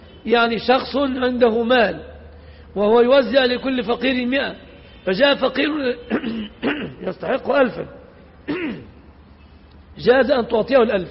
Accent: Egypt; في عرفنا كمصريين

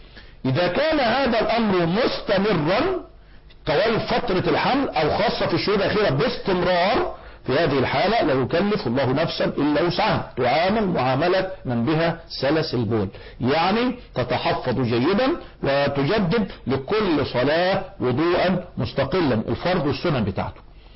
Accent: Egypt; احنا كمصريين

